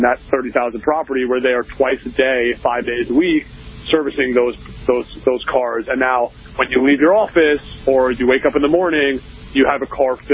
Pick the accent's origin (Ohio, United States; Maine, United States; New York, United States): New York, United States; I grew up in New York, and every gas station was closing down.